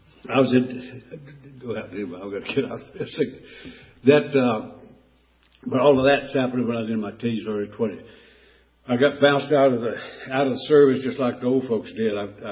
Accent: Mayberry, North Carolina, United States; My God, man, I grew up in Mayberry in North Carolina. I'm not a street thug.

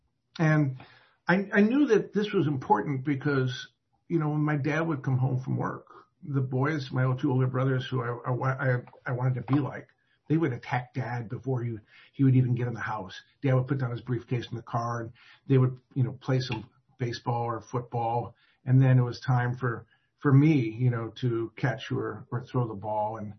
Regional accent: Syracuse, New York, United States; born there; I do know I was born in 1956 in Syracuse, New York, so I'm a confirmed Yankee. I was born into an athletic Italian-American family

